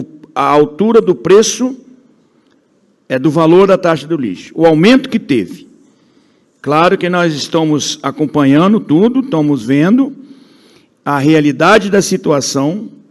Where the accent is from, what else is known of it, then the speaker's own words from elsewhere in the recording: Itaguaçu, Espírito Santo, Brazil; ela se formou professora na minha cidade natal, Itaguaçu